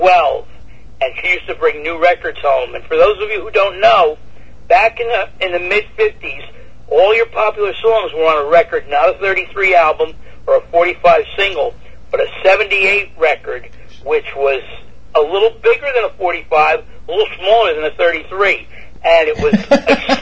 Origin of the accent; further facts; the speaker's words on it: New York, United States; now in Hyde Park, United States; I come from New York State, a little bit out of the neighborhood of the home, where the home office of Vinyl Cobwebs is in Ogden, Utah.